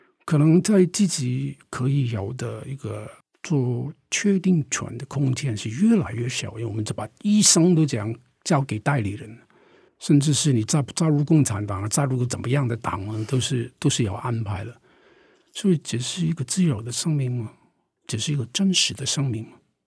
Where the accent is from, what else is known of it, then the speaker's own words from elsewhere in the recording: Hong Kong; 好像我在香港出生，在一个香港这个贫民区长大，我父母非常穷啊，在逃难来香港嘛